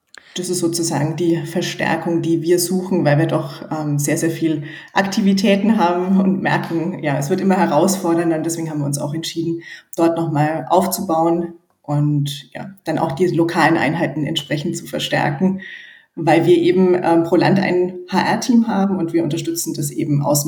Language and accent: German; Nuremberg, Bavaria, Germany; moved away as an adult; Ich komme ursprünglich aus Nürnberg und bin vor 7 Jahren eben auch für die Stelle bei Egger dann eben als Corporate HR Head umgezogen